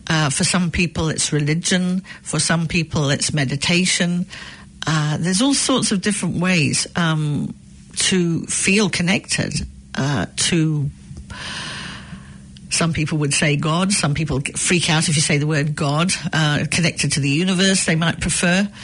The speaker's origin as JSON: {"language": "English", "country": "New Zealand", "said": "it suited my taste as a Kiwi taste rather than perhaps a Middle Eastern taste."}